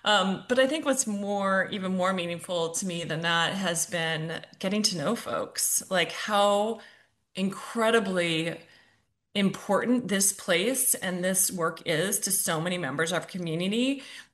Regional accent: Los Angeles, California, United States; I grew up in Los Angeles, the first time I saw a Van Gogh, right?

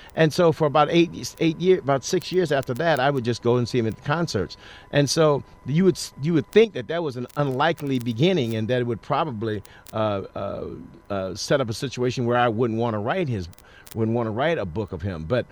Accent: St. Louis, Missouri, United States; I think it was because of the fact that I was from St. Louis and I was close to him

